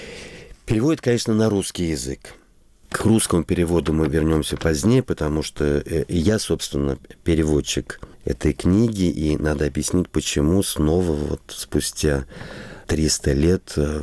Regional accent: Saint Petersburg, Russia; born or raised there

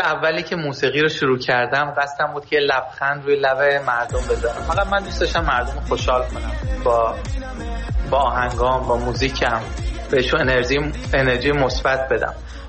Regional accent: Sweden; ما که در اروپا بزرگ شدیم، در سوئد بزرگ شدیم

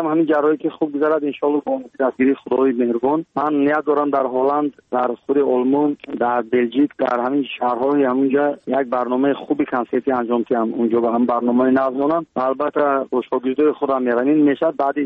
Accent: Tajikistan; برای وطنم، برای تاجیکستان عزیزم

